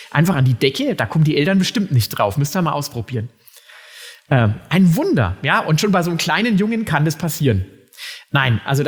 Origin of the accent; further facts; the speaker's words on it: Hof, Bavaria, Germany; Ich komme aus Hof an der Saale, das ist eine relativ kleine Stadt